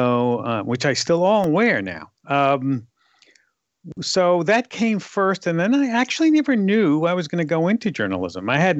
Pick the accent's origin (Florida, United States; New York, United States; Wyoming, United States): New York, United States; accent: New York; So they relented, and I tried to get rid of my New York accent as much as I could, and it's where it is today.